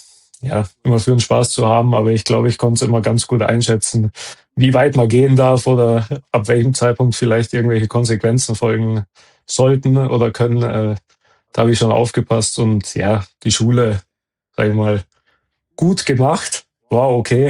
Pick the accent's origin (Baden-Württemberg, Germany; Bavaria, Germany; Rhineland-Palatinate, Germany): Bavaria, Germany; Munich; born there; Genau, München geboren.